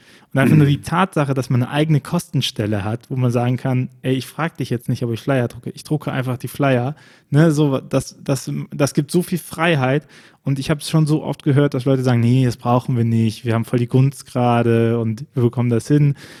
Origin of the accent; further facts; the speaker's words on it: Rhineland, Germany; Mir geht das Herz ab, wie man als Rheinländer sagt